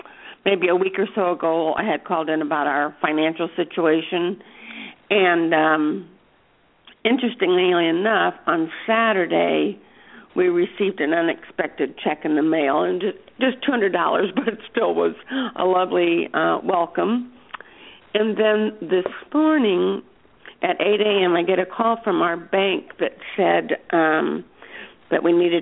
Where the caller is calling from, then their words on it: Sebring, Florida, United States; from Sebring.